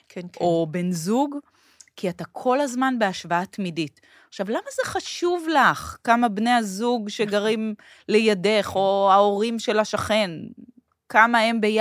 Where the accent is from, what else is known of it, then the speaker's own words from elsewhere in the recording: Tel Aviv, Tel Aviv District, Israel; היו שנים שגדלתי בדרום תל אביב